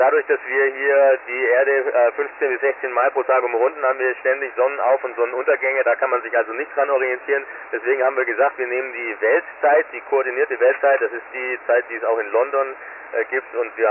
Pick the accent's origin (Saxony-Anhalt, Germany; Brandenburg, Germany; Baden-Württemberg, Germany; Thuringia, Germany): Baden-Württemberg, Germany; Künzelsau